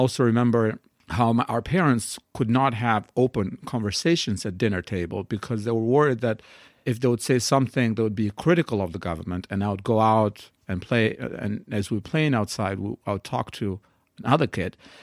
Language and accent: English; Albania; English is a second language; moved away as an adult; also born or lived in Bulgaria; During my first year in college at the American University in Bulgaria, my home country of Albania fell apart and there were riots. My hometown was run by gangs.